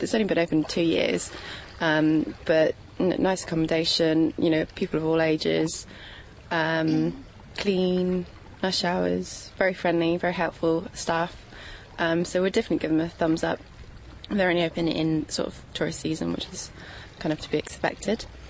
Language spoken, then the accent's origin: English; England, United Kingdom; Yeah, we're very English. Everyone else on the beach is ridiculously bronze, and here us come along with a English rose skin.